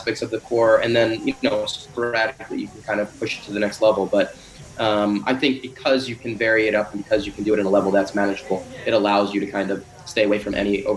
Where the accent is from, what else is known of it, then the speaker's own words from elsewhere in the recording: New Jersey, United States; When I was growing up, I was just a huge Chicago Bulls fan. I knew I grew up in New Jersey, and you know, I was a Nets fan as well.